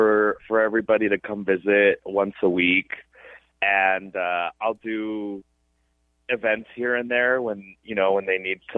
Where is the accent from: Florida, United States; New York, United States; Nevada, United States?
Nevada, United States; Las Vegas; Yes, I was born and raised here in Vegas.